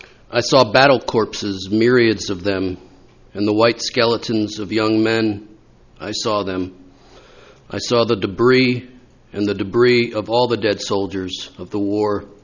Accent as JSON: {"language": "English", "region": "New Jersey", "country": "United States", "tie": "born or raised there", "said": "In the 70s, I grew up in the New Jersey suburbs outside of New York"}